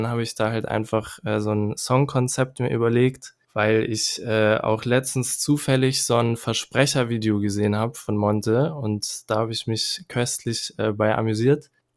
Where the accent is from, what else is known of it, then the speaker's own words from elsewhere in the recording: Kiel, Schleswig-Holstein, Germany; ich bin 23 Jahre alt und ich komme aus Kiel